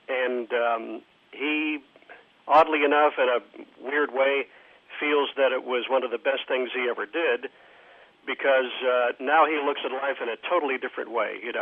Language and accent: English; Lakeland, Florida, United States; A woman, in fact, from my hometown, from Lakeland